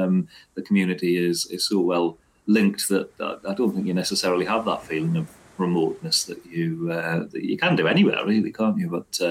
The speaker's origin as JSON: {"language": "English", "town": "Sunderland", "region": "North East England", "country": "United Kingdom", "tie": "born or raised there", "lives_now": "Fair Isle, United Kingdom", "said": "Initially I'm from Sunderland, so it's quite a contrast between growing up in the middle of it's now a city. It was a large town when I grew up there, and Fair Isle with a population of about 50 people."}